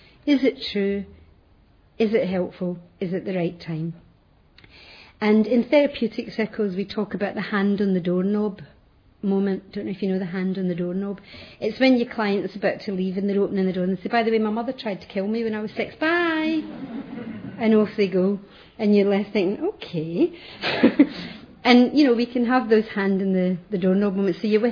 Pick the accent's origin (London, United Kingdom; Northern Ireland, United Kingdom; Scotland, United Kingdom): Scotland, United Kingdom; Glasgow; as a Glaswegian, we love the one-liner.